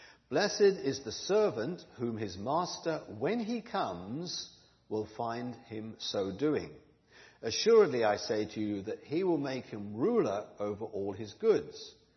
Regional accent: England, United Kingdom; now in Japan; We say in England, if you're in your 70s, you're young. In my hometown, if you're in your 80s, you're young.

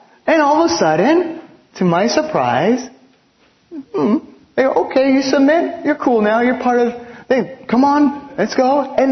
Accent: East Los Angeles, California, United States; I was remembering when I grew up in East Los Angeles.

